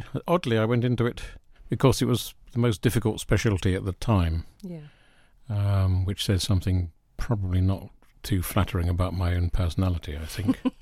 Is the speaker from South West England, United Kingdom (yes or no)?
no; London, United Kingdom; born there; accent: none; I was born in North London and moved all over the country since, as I've got no accent at all because it's all been levelled off, if you like.